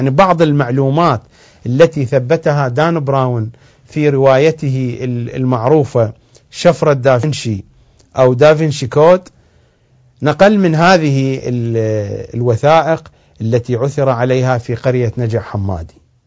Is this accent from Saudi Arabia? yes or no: no; Iraq; لأنه توجد أيضا عندنا في العراق آثار لليهود